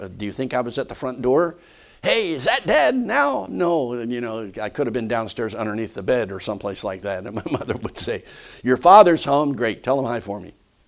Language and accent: English; Philadelphia, Pennsylvania, United States; When I was a boy growing up in Philadelphia, before I was in school, I would be in the house